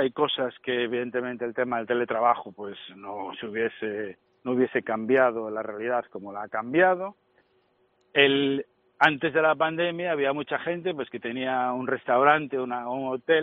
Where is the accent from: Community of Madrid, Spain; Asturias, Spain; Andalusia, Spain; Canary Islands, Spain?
Asturias, Spain; Oviedo; born there; now in Galicia, Spain; Yo, oye, como que soy gallego de adopción, porque nací en Oviedo, que me siento tan gallego como el demás